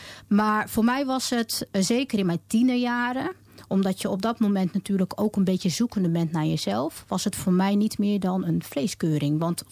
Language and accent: Dutch; Lopik, Utrecht, Netherlands; Ja, ik ben geboren in Utrecht, opgegroeid in Lopik. Ik heb tot zeker aan mijn 21ste jaar in Lopik gewoond. Maar ik had besloten om ook niet heel ver van Lopik af te wonen, zodra ik het ouderlijk huis zou verlaten.